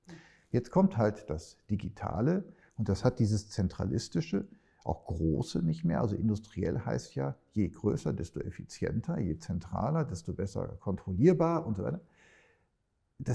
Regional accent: Denmark; now in Berlin, Germany; Ich lebe ja in Berlin und in Kopenhagen. Und bei uns in Dänemark haben wir einen Test dazu gemacht

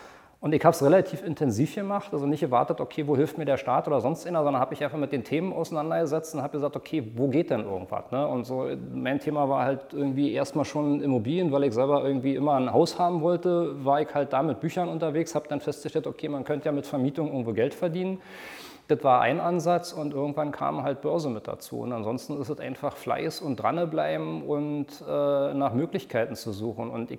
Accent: East Germany, Germany; Also ich bin aus dem Osten, alleinerziehend mit meiner Mutter, keinen Bezug zu irgendwelchen Selbstständigen.

